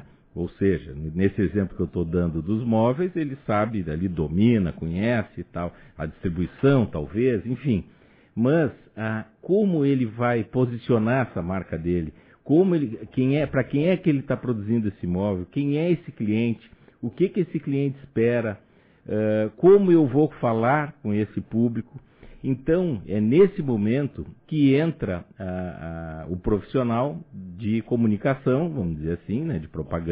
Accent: Rio Grande do Sul, Brazil; now in Santa Catarina, Brazil; Porque eu sou do Rio Grande do Sul.

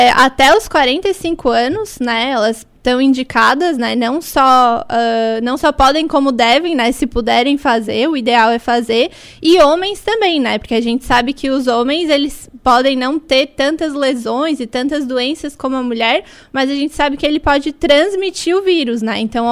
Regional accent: Morro da Fumaça, Santa Catarina, Brazil; now in Criciúma, Brazil; eu sou originalmente de Morro da Fumaça, né?

